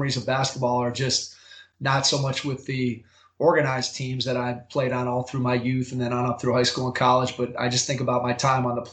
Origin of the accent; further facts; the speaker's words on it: Strongsville, Ohio, United States; I went to tons of high school games at in my hometown here in Strongsville.